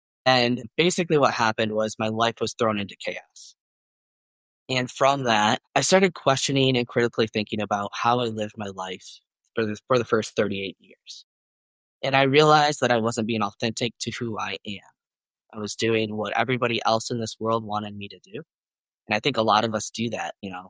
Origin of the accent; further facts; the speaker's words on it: Midwest, United States; now in Boulder, United States; No, I'm originally from the Midwest of the United States, but I live in Boulder, Colorado.